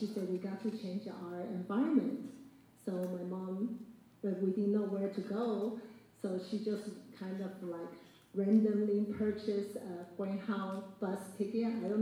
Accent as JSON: {"language": "English", "country": "Taiwan", "tie": "born or raised there", "moved": "yes", "lives_now": "United States", "said": "Yeah, so childhood in Taiwan, I had a lot of profound memories with families and friends"}